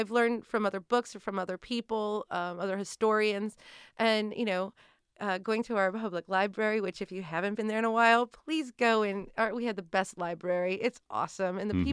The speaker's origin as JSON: {"language": "English", "town": "Cincinnati", "region": "Ohio", "country": "United States", "tie": "born or raised there", "said": "But yeah, I moved back to the city, which is my hometown. Cincinnati is my hometown."}